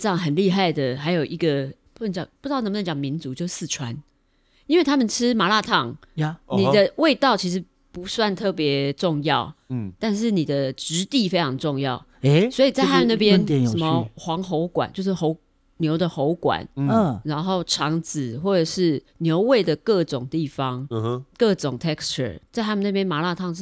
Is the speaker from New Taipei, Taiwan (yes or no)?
yes; Sanchong, New Taipei, Taiwan; 在我们三重有早上 早场有一摊就是米粉汤那种